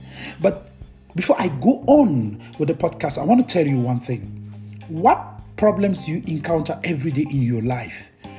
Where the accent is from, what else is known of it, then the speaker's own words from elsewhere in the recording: Bamenda, Northwest Region, Cameroon; born there; I was walking on the street in my neighborhood in Cameroon, where I was born. I was born in Cameroon, in Bamenda.